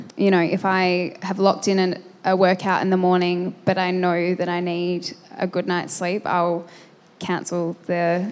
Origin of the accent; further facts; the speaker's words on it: Adelaide, South Australia, Australia; I grew up in Adelaide.